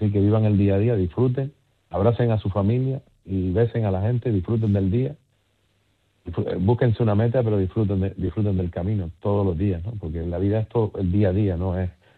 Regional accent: Canary Islands, Spain; yo canario, soy canario hasta la médula, me encanta mi tierra, todas las islas, pero mi segunda patria es Galicia.

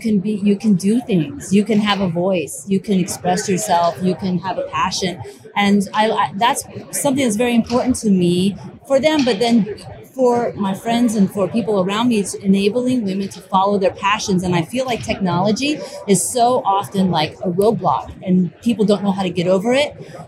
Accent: Jacksonville, Florida, United States; I'm from Jacksonville, Florida.

